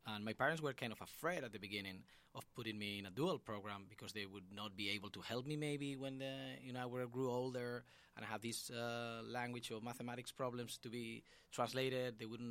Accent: Basque Country, Spain; English is a second language; I come from the Basque Country, which is between Spain and France, up in the north of Spain. And my parents are not born native speakers of Basque, but I was raised in the school system, dual school system, where I was taught the Basque language

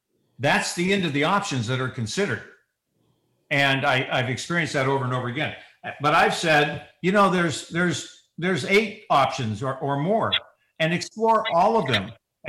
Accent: California, United States; We weren't raised cold weather people. We were raised in California.

